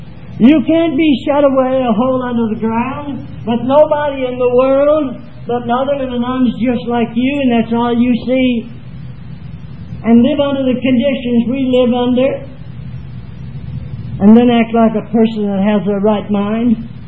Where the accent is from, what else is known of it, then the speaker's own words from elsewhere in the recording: United States; born there; because this is my home country, I was born in the United States.